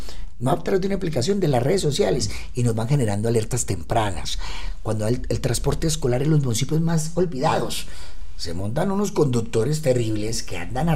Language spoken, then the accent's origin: Spanish; Colombia; Yo también me pregunto eso como colombiano.